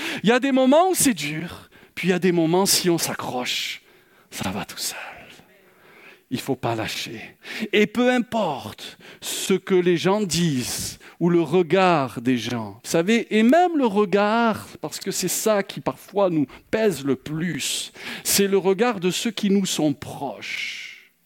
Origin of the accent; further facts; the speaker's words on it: Marseille, Provence-Alpes-Côte d'Azur, France; Alors moi, j'ai une excuse, je suis un Marseillais.